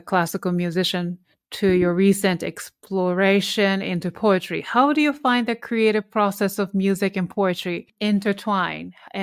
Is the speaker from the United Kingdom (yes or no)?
no; Japan; English is a second language; grandparents are Koreans, and then, you know, I was raised as a Korean, but obviously I was born and raised and educated in Japan.